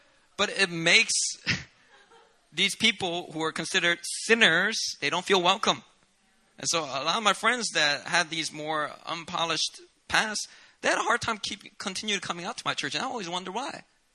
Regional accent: Philadelphia, Pennsylvania, United States; I grew up in Philadelphia. I went to high school where there was a big community of gay, lesbian, transgender.

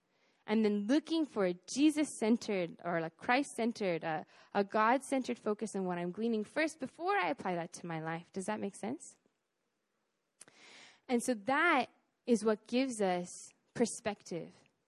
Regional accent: United States; I feel so tempted to just read scripture through my cultural lens of being like I'm an American and so I value individuality, I value freedom, and I value diversity

